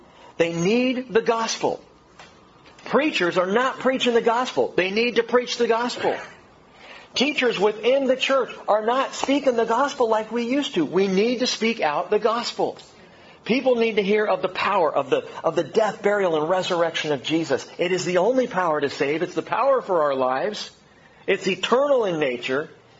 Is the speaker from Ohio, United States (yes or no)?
no; California, United States; growing up in Southern California, child of suburbs of L.A., you know, there was a time in my life where I was like, yeah, I live in L.A.